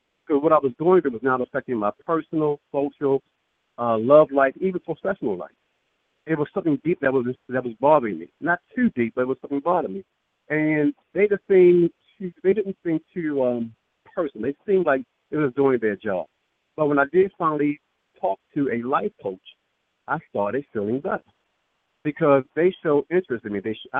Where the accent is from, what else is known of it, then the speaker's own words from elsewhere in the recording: Baltimore, Maryland, United States; I'm originally from Baltimore City. I was a lieutenant in the Baltimore City Fire Department for 23 years.